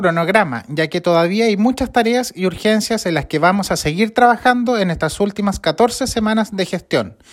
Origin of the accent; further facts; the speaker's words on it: Chile; nos debe hacer sentir orgullosos como chilenos